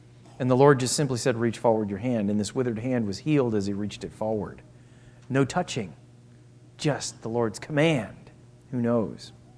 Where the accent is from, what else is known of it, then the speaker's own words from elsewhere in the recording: United States; it's interesting as an American to go to those places